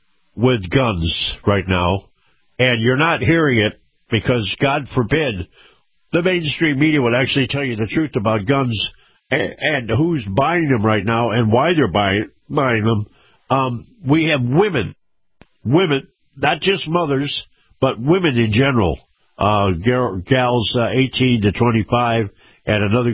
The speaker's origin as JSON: {"language": "English", "region": "Florida", "country": "United States", "said": "This is, I'm from Florida, and we want you to sell your products in our backyard"}